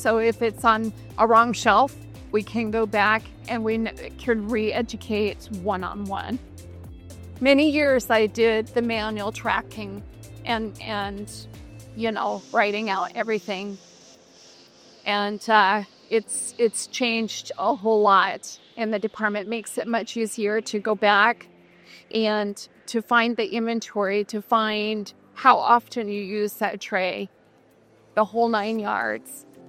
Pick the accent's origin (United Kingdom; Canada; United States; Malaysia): United States; Idaho Falls, Idaho; I'm from Idaho Falls, Idaho.